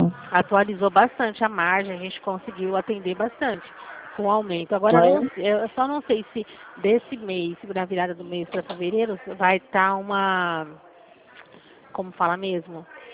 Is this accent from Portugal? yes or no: no; Dracena, São Paulo, Brazil; eu sou de Dracena, a gente atende por Dracena.